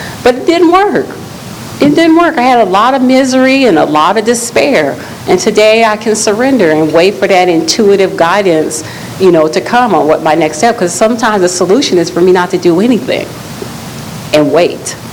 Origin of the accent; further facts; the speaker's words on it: Long Beach, United States; We have in Long Beach, that's where I'm from Long Beach